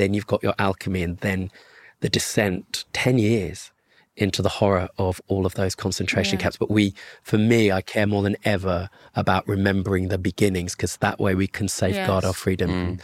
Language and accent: English; Southgate, London, United Kingdom; No, I grew up in Southgate.